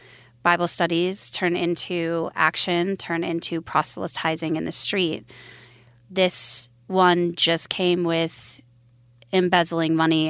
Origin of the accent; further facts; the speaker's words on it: Billings, Montana, United States; born there; I was born in Billings, Montana, in a religious cult that is federally recognized called Curly Thornton Ministries.